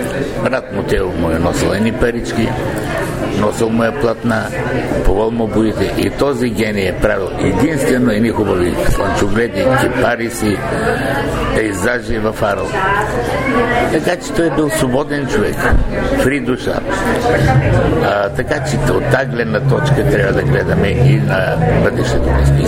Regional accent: Kardzhali Province, Bulgaria; Аз идвам от Кърджалийско, едно сиропиталище.

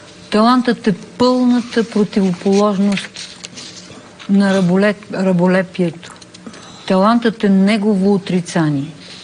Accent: Pernik, Pernik Province, Bulgaria; Такива хора в родния ми град Перник има бизнесмени

